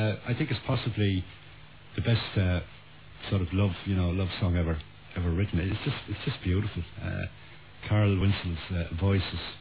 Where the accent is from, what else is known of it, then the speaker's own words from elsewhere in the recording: Shannon, Munster, Ireland; also born or lived in Limerick; I grew up. Partly in Limerick, and I grew up in Shannon. Which is a very young town at the time